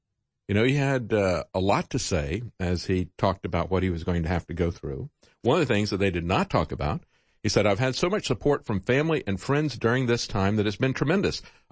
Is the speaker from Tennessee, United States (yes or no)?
no; Virginia, United States; I'm not a Kentucky resident. I'm from Virginia.